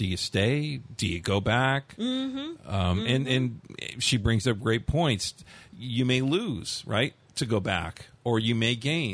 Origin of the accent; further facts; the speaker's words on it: Brooklyn, New York, United States; from Brooklyn.